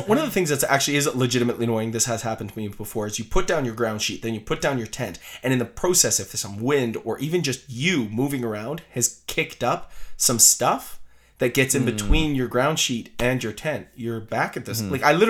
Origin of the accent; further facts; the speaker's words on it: Canada; not local to me because I'm Canadian, but local to Americans.